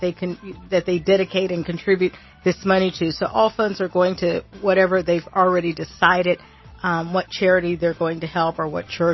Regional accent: United States; I'm not saying it because I'm from the United States

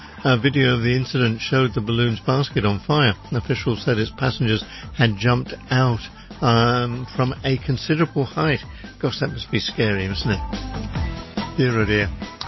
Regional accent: England, United Kingdom; born there; I was born in England

